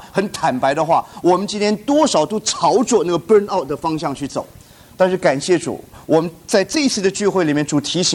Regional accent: Taiwan; 我是从台湾来

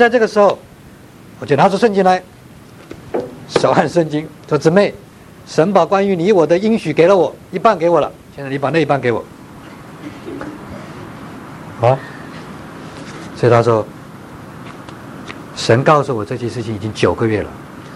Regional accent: China; moved away as an adult; now in United States; 我从中国来到美国是流着泪出来的，忍痛出来的，啊，我不要出国的，我在中国传道

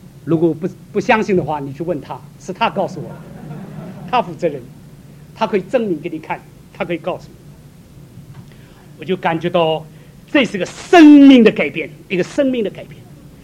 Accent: Shaoxing, Zhejiang, China; 我是浙江绍兴人，我们的家乡酒最有名

